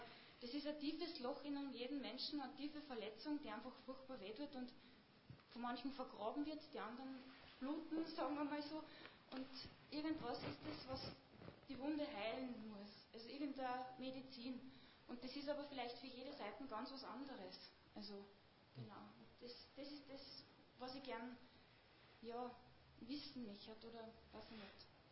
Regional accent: Austria; ich bin nicht von da, ich bin aus Österreich

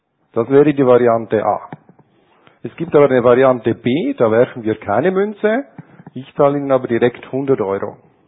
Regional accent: Switzerland; Als Schweizer sehe ich demokratisches Mehr.

